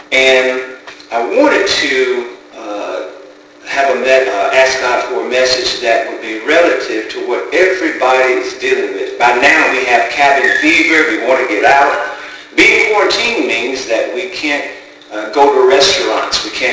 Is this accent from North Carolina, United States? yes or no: yes; North Carolina, United States; over 13,000 people have been infected in my home state, North Carolina